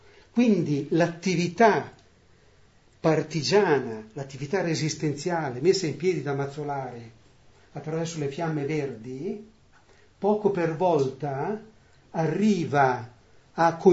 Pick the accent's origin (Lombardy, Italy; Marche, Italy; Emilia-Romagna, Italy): Lombardy, Italy; Castel Goffredo; una foto di Castelvaffredo. non soltanto, come dire, per l'amore che ho ancora nei confronti del mio paese.